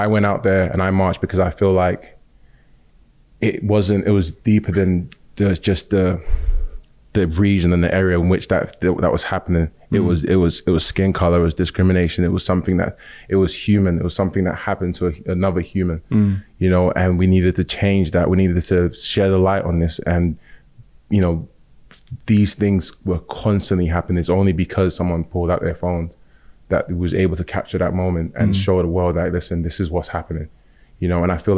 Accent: United Kingdom; I'm English, like what am I gonna say? Like, you know, it just didn't, and I'm Nigerian as well.

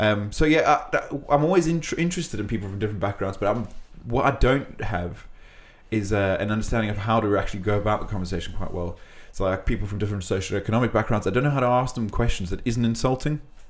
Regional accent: South Africa; I'm from South Africa. And South Africa, I come from a very small town in South Africa, and it's like 5,000 people.

